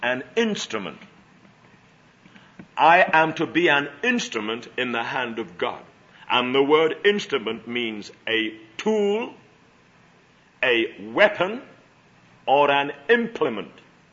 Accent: United Kingdom; now in United States; I'm an alien. I'm a British subject.

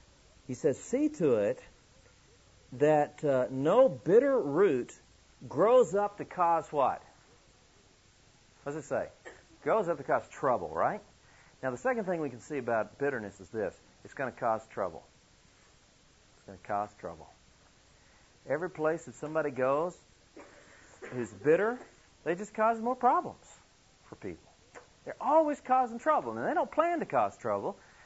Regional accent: Arkansas, United States; I didn't really know at the beginning what it was because I was from Arkansas. We didn't have such an animal.

